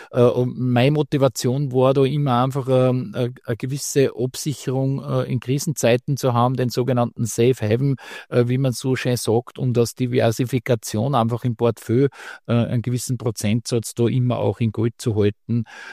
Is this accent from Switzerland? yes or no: no; Austria; bei uns in Österreich ist es ja so, dass der Österreicher dann gerne zur Taufe oder so ein Goldkettel mit einem Anhänger schenkt